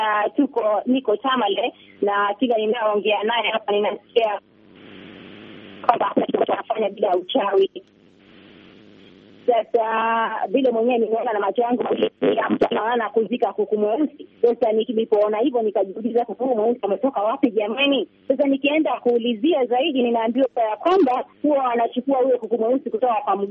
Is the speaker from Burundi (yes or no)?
no; Kenya; mimi unaona nimetoka Kenya.